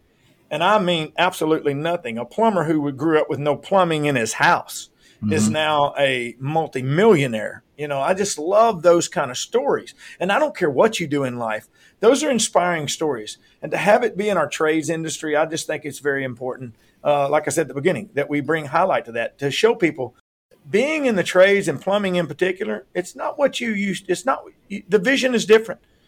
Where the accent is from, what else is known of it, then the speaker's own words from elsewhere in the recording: Nashville, Tennessee, United States; Well, I was born in Nashville. My dad was a musician. I grew up in and around it my whole life.